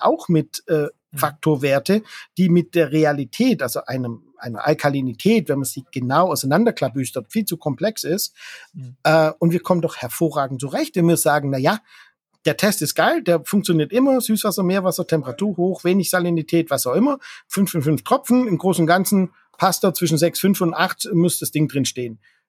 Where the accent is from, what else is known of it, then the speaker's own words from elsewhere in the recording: Baden-Württemberg, Germany; für mich als Schwabe natürlich